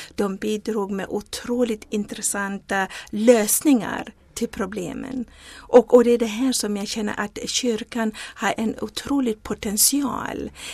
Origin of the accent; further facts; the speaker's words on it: KwaZulu-Natal, South Africa; now in Sweden; jag är född i Sydafrika i en mycket fattig del av apartheid Sydafrika ute på landsbygden i KwaZulu-Natal. Och växte upp i en stor familj.